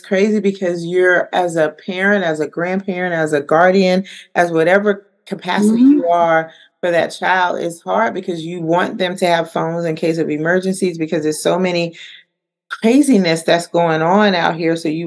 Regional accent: the South, United States; but I'm from the South. I'm old school, so it's just a little different, you know.

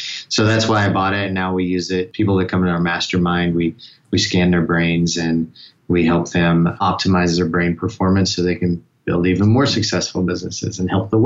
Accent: Missouri, United States; because I grew up in Missouri and I grew up around a blue collar and farming family.

